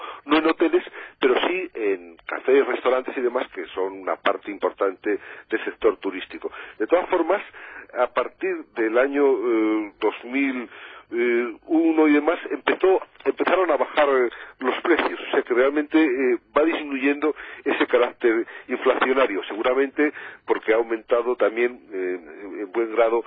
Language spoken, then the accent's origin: Spanish; Spain; Sabemos que los españoles viajamos cada vez más al exterior.